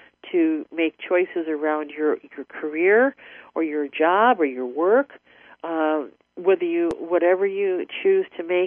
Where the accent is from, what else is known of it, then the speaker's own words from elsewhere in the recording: Euclid, Ohio, United States; I originally grew up, for those people who live in Ohio or who live in the Cleveland area, I grew up in Euclid on east to 66th Street, and then moved to Lake Zeman